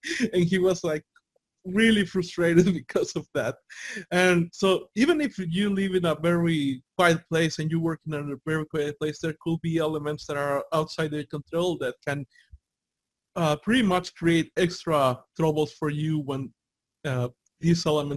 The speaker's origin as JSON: {"language": "English", "country": "El Salvador", "said": "I'm from El Salvador. I come from this third world country."}